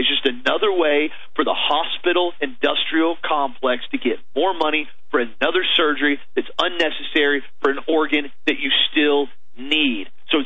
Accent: United States; But as an American, as a patriot, you have to start exercising the Second Amendment right

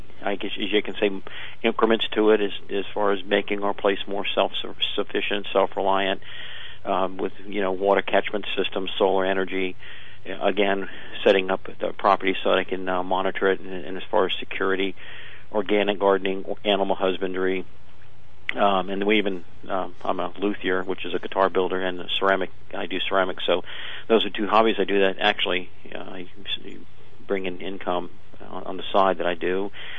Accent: Virginia, United States; My father's a naval officer, and I grew up on Little Creek Amphibious Base, which is the home of SEAL Team 2.

